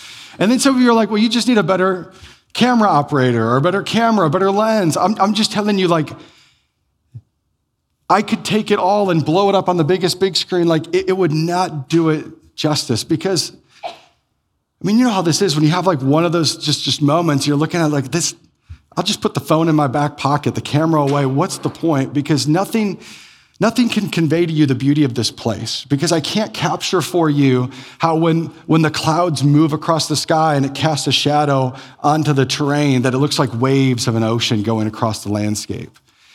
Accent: Iowa, United States; like I'm from Iowa, Like, we're from the Cedar Valley here. It's like flat as a piece of paper around here.

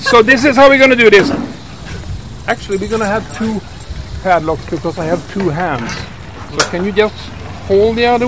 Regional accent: Sweden; now in United States; And I come from Sweden, and I'm so happy to be in Texas, because in Sweden, it's really cold.

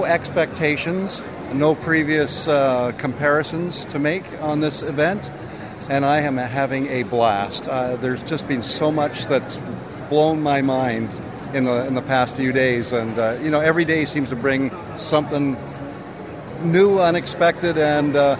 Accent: Canada; This is my first FISM, also my first trip to Quebec City, which as a Canadian is odd.

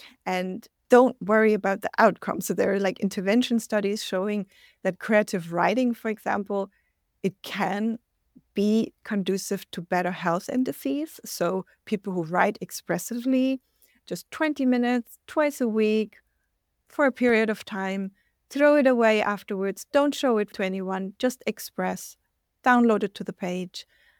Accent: Denmark; Denmark, my home country, where that literacy in the arts is much lower

